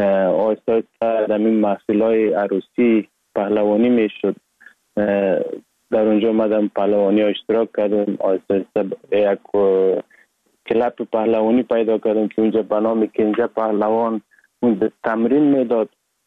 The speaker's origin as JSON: {"language": "Persian", "town": "Sheberghan", "region": "Jowzjan", "country": "Afghanistan", "tie": "born or raised there", "also_born_or_lived": "Sar-e Pol"}